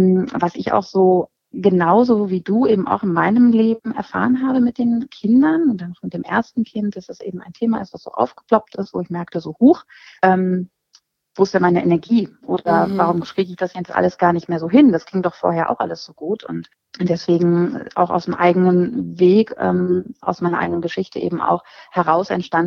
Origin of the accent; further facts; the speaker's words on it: Hannover, Lower Saxony, Germany; ich komme aus Hannover und bin 43 Jahre alt, bin selbst auch Mama und habe drei Kinder